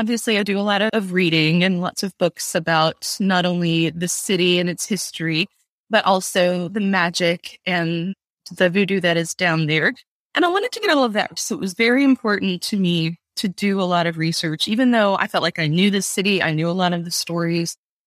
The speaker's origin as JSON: {"language": "English", "town": "Baton Rouge", "region": "Louisiana", "country": "United States", "tie": "born or raised there", "said": "I've always been drawn to that city. I grew up in Baton Rouge."}